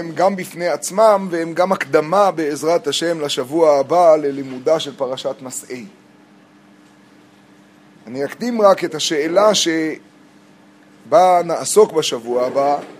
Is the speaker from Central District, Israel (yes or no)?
no; Northern District, Israel; עולם הפוך, אנחנו מהצפון, שם לא מבינים את הדברים האלה של המרכז וירושלים. אנחנו ליד לבנון, זה הכל רגוע.